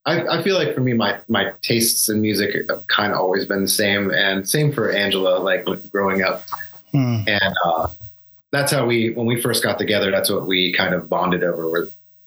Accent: New Jersey, United States; But growing up in New Jersey and, being, not that far from New York City.

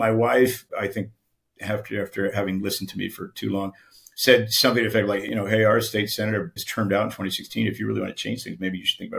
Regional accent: California, United States; because I'm from Orange County, I guess, and I'd won this very close election

